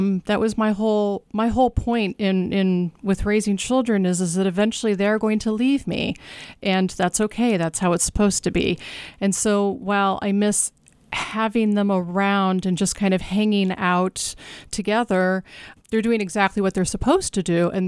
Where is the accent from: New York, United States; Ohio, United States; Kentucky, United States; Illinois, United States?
Illinois, United States; Springfield; I'm from Springfield, yes.